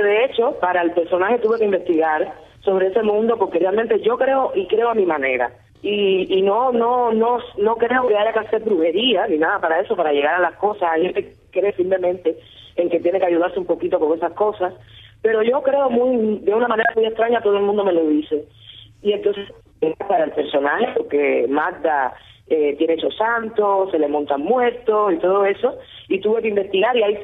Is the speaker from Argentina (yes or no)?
no; Sancti Spíritus, Cuba; now in Havana, Cuba; en estos momentos vivo en La Habana, pero no soy de La Habana, soy de Santi Espíritu.